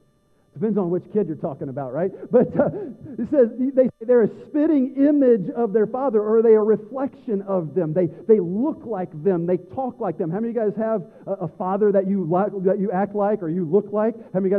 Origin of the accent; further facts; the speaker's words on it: Tennessee, United States; I'm from Tennessee. I'm okay to mess it.